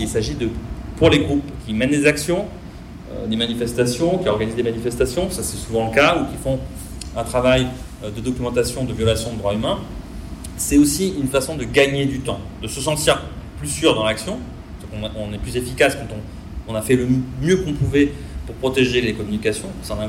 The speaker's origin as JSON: {"language": "French", "town": "Marseille", "region": "Provence-Alpes-Côte d'Azur", "country": "France", "said": "moi je viens de la ville de Marseille, hein, je l'ai peut-être déjà dit"}